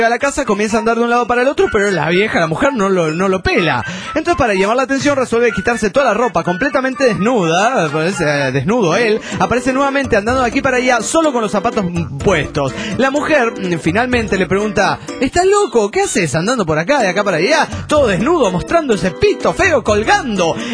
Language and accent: Spanish; Naucalpan, State of Mexico, Mexico; de Naucalpán, Estado de México, México.